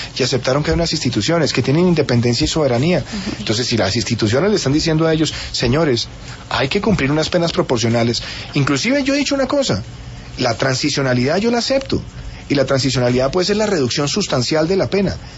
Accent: Colombia; a mí no me interesa, como colombiano, hacer trizas los acuerdos.

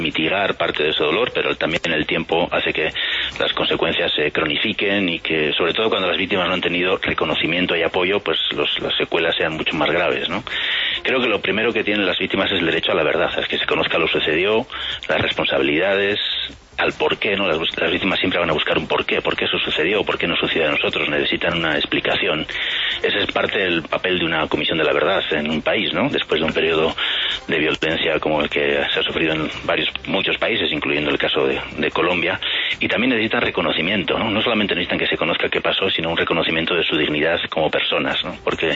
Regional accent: Bilbao, Basque Country, Spain; Sí, soy del País Vasco, de Bilbao.

